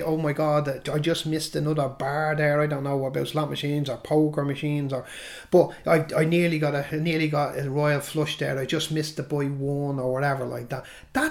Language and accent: English; Dublin, Leinster, Ireland; I'm from Dublin originally